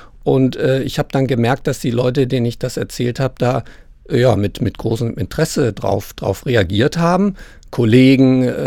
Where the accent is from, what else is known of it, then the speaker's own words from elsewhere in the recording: Kassel, Hesse, Germany; Denn manchmal wird man ja auch gefragt, wo kommst du denn her? Und Kassel, ja, kennen wir, Waschbärenplage.